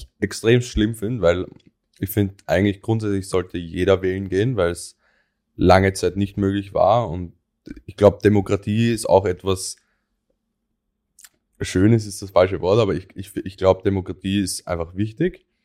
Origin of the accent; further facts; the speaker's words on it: Austria; wenn wir irgendwie ins Ausland gehen als Österreicher, nach Amerika, und du sagst, du kommst aus Österreich